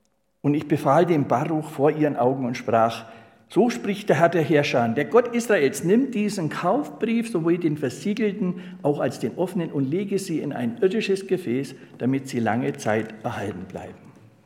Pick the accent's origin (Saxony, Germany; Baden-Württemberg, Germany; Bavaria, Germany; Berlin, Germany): Bavaria, Germany; accent: Franconian; ich habe leider noch den fränkischen Dialekt.